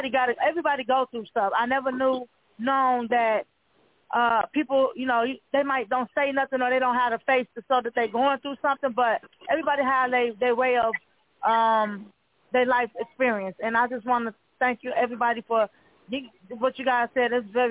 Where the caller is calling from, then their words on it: Milwaukee, Wisconsin, United States; I'm calling from Milwaukee, Wisconsin.